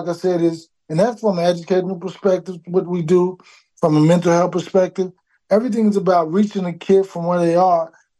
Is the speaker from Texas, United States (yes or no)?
yes; Dallas, Texas, United States; Then we chose Paul Quinn because I am from Dallas and I can't overlook the school that's here in my city.